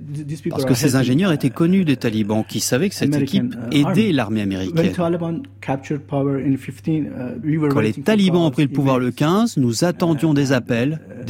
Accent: Herat, Afghanistan; Je viens d'Herat.

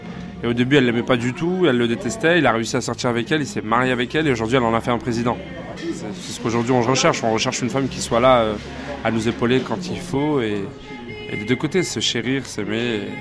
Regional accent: France; On est français, ouais, mais on a nos origines et on a notre religion

